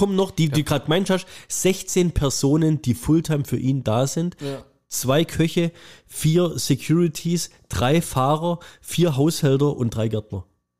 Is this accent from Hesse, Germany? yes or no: no; Dresden, Saxony, Germany; ich komme aus Dresden.